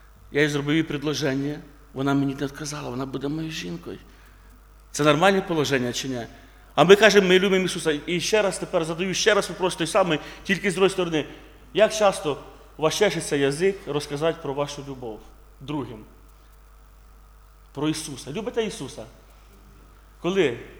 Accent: Poltava Oblast, Ukraine; also born or lived in Kalyta; З півроку до 6 років я тут виріс в Калиті. Є таке Калита, да? Я там жив з батьками, потім переїхали ми в Полтавську область.

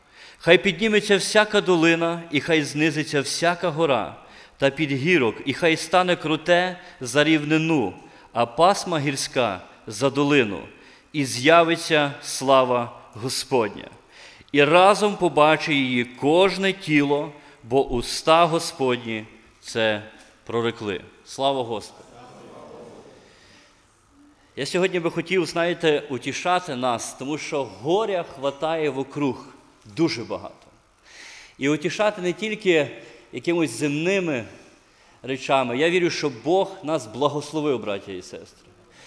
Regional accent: Lviv Oblast, Ukraine; now in Lubny, Ukraine; Сам я з Львівщини, трудимося з дружиною на Полтавщині, таке є місто Лубни, може ви чули. Ми вже там місіонерами 6 років з дружиною поїхали з Львівщини і трудимося там.

